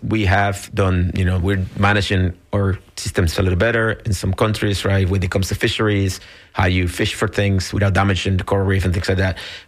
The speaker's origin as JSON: {"language": "English", "country": "Nicaragua", "tie": "born or raised there", "said": "So when I was growing up, obviously my reach of knowledge was very local"}